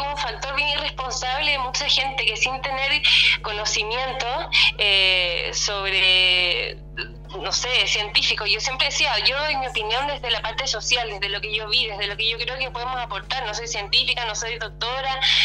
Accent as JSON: {"language": "Spanish", "town": "Viña del Mar", "region": "Valparaíso", "country": "Chile", "said": "yo soy de Viña del Mar. Viña Marina de corazón."}